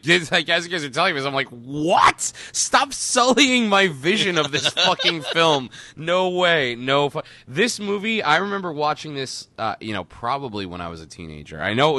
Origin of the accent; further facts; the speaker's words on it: Tenafly, New Jersey, United States; where I grew up in North Jersey, in Tenafly, New Jersey, seeing movies was a big deal.